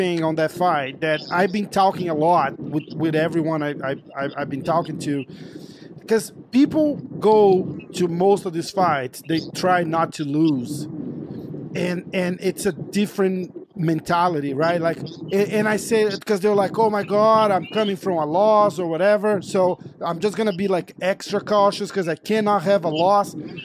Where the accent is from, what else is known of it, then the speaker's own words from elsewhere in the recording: Brazil; we're from Brazil, so we know